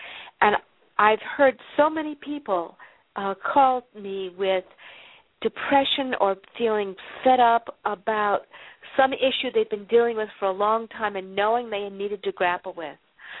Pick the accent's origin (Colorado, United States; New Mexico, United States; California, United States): New Mexico, United States; Santa Fe; my heart is in New Mexico where I lived for many years. And Santa Fe, my hometown, has huge forest fires on either side of it.